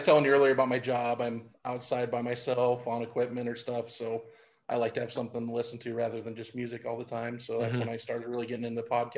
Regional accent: Massena, Iowa, United States; I grew up in Massena, Iowa, which is down in the southwest corner.

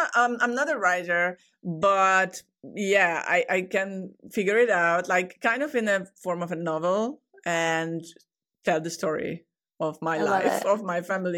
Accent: Hungary; English is a second language; moved away; although I moved away 20 years ago from my home country, but I, you know, deep down and I'm Hungarian.

